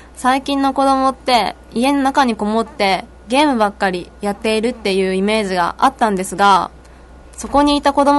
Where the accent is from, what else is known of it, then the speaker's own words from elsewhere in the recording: Awaji, Hyogo, Japan; now in Kobe, Japan; 実は私はですね、淡路島出身で、